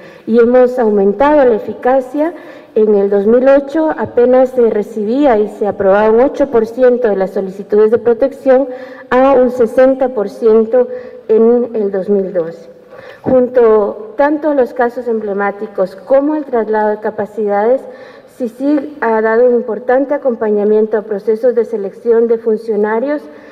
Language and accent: Spanish; Guatemala; y como guatemaltecos y guatemaltecas, honrar todos los aportes